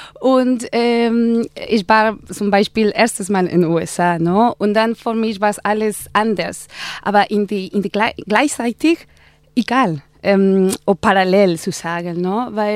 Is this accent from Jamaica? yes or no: no; Oaxaca, Mexico; German is a second language; ich komme aus Mexiko, ich komme aus Süden, ich komme aus Oaxaca.